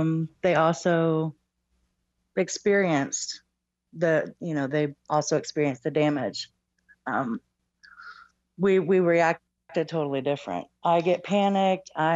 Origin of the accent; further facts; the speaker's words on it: Arkansas, United States; No, I grew up in Arkansas.